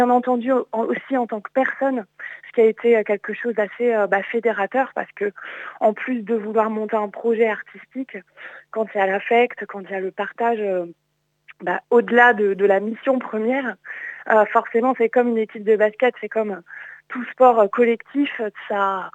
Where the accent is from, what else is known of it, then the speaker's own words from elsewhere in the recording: Brittany, France; Mais je suis originaire de Bretagne.